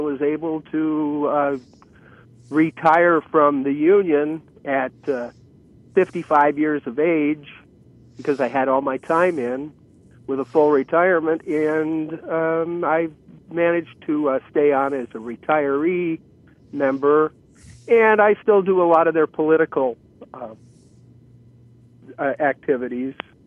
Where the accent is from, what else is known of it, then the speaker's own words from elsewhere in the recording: Des Moines, Iowa, United States; also born or lived in Chicago, United States / Wisconsin, United States; I was born in Chicago. We moved to Wisconsin when I was in high school. We moved to Des Moines, Iowa in 1967. I graduated from high school here in Des Moines